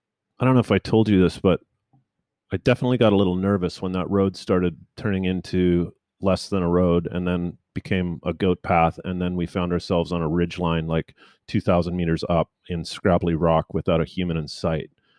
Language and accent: English; Vancouver, British Columbia, Canada; I'm from Vancouver, by the way.